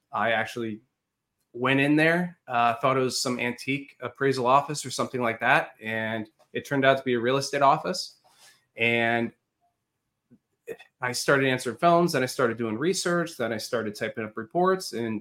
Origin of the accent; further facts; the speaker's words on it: New York, United States; moved away as an adult; now in Florida, United States; Well, I am originally from New York. I moved down to Florida to go to college at Florida Atlantic University.